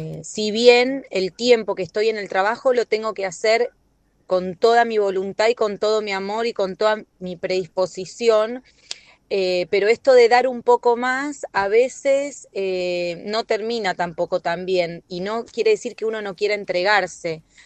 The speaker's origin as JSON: {"language": "Spanish", "town": "Lago Puelo", "region": "Chubut", "country": "Argentina", "said": "soy de Lago Puelo, Chubut. Estoy escuchando el programa"}